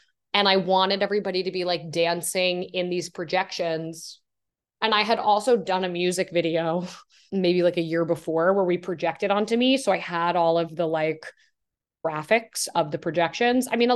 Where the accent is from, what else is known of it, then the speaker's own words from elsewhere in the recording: New York, United States; I'm from New York. My family lives in New York. I was going back and forth between New York and London a lot.